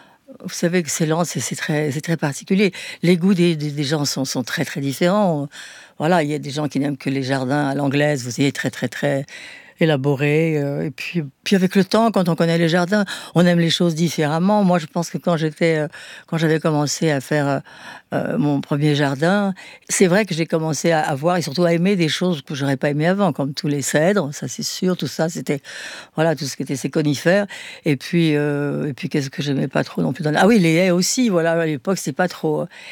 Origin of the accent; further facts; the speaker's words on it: Paris, Île-de-France, France; je suis née à Paris, je suis une vraie Parisienne, oui, oui.